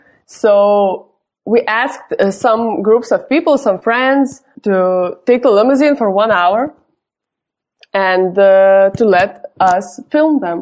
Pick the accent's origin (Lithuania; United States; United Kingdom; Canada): Lithuania; I was growing up in Lithuania during, you know, the beginning of 21st century